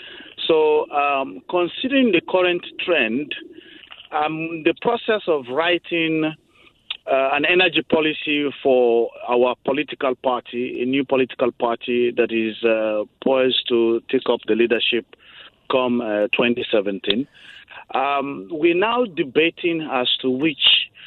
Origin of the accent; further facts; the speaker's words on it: Sierra Leone; now in United States; I'm from West Africa, Sierra Leone, yet a virgin land in terms of building the infrastructures of energy.